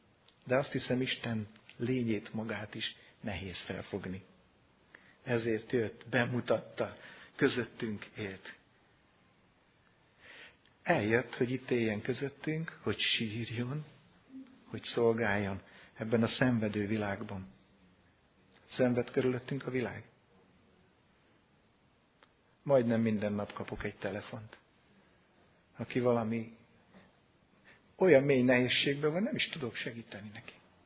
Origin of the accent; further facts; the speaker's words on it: Hungary; Csak gyengén hasonlít, de mi magyarok vagyunk